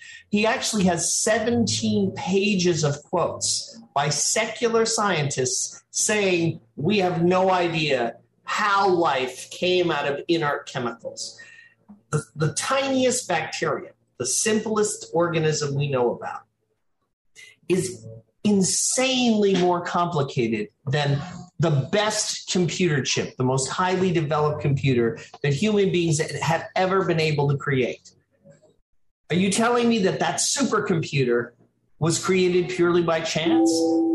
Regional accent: New York, United States; Yeah, well, you know, I think maybe because I'm a New Yorker, an Israeli, but we have some spiritual bond.

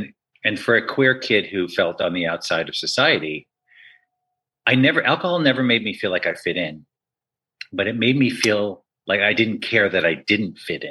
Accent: Massachusetts, United States; I grew up in Western Massachusetts on the East Coast on the States, really, and a super gay kid.

